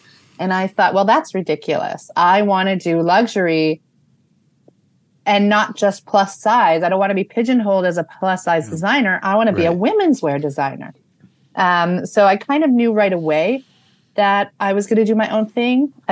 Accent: Israel; English is a second language; I grew up in Israel, so that channel really wasn't available to me.

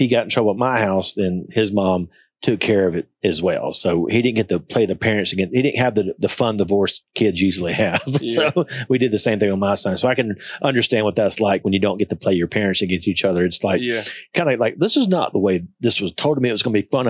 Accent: Tuscaloosa, Alabama, United States; Well, I grew up in Tuscaloosa. So when you're born in Tuscaloosa, your body is held out like Lion King towards Denny Stadium.

